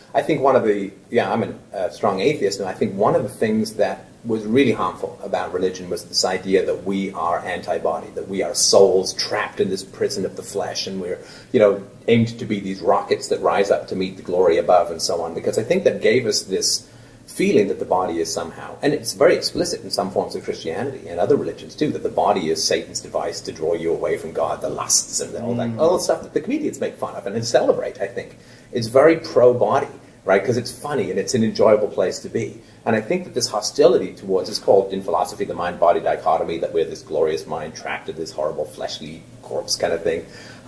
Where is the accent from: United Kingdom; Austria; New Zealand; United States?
United Kingdom; England; I grew up in England.